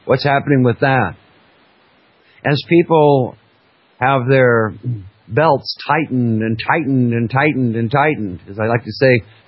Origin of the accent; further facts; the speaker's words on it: Alaska, United States; As I was growing up in Alaska, it's 45 or 50 or 60 degrees below zero outside.